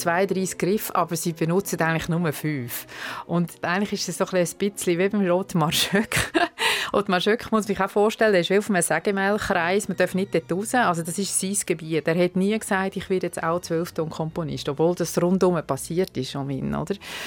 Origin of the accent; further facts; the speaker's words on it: Schwyz, Switzerland; ich bin auch in der Schweiz aufgewachsen und in Brunnen in der Nähe in die Schule bis zur Matura.